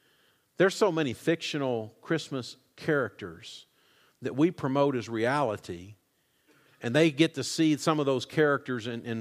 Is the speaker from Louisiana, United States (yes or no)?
no; Weatherford, Texas, United States; I was born, raised in Weatherford, Texas, since I could remember.